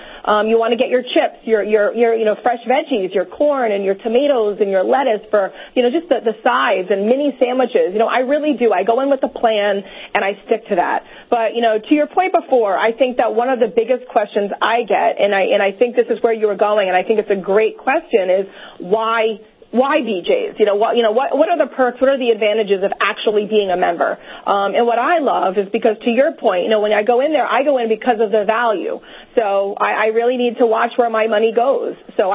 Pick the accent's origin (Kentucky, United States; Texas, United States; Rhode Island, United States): Rhode Island, United States; but you are 100% correct because I'm from Rhode Island.